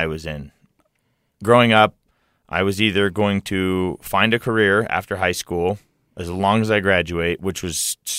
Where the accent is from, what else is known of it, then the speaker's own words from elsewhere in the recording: Layton, Utah, United States; Well, I mean, I'm a Utah native. I grew up in Layton, Utah, just off of Hill Air Force Base.